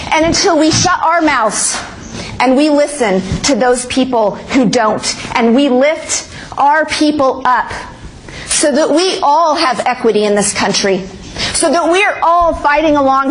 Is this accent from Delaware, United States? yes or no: no; Idaho, United States; I am from Idaho. We are so white.